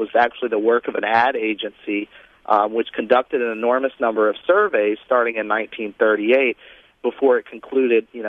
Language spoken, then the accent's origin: English; the South, United States; growing up, I grew up in the South, and breakfast is a huge meal there